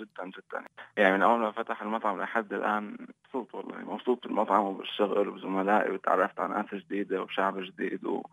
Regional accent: Aleppo, Aleppo Governorate, Syria; سألني أنت من حلب؟ قلت له أيوة أنا من حلب.

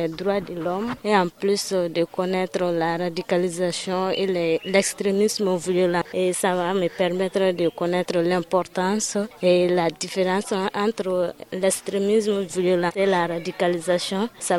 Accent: Mali; On est tous des Maliens.

